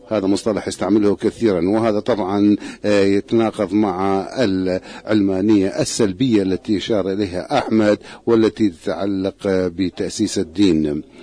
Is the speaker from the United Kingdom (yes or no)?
yes; United Kingdom; أنا كبريطاني قد لا أتعاطف مع الوثائق الدستورية